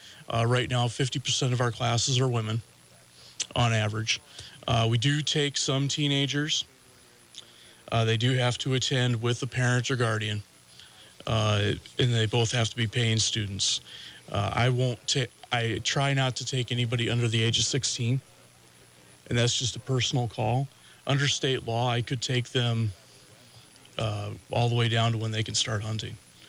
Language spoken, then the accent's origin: English; Canastota, South Dakota, United States; I grew up in South Dakota here, out in Canastota.